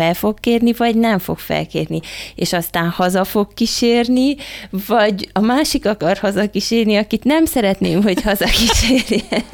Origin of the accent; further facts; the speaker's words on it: Székely Land, Romania; sikerült már elvinni Székelyföldre, a szülőföldemre is